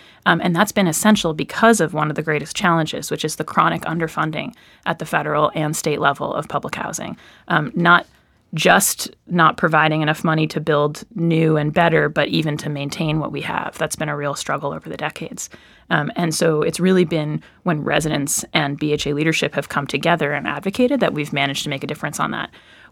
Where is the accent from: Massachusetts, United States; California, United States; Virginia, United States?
Massachusetts, United States; Boston; I grew up in Bay Village, one of the smallest neighborhoods in the city, but it's surrounded by Masspike Towers and Castle Square tenants